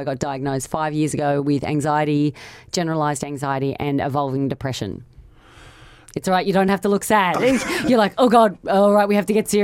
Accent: Australia; now in London, United Kingdom; I'm from Australia, but I live in London now.

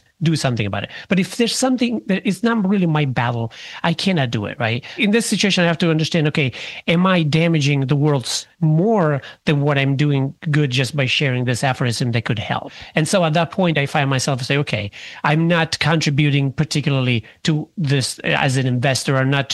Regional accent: Sicily, Italy; because I grew up in Sicily where the word wasn't even a thing.

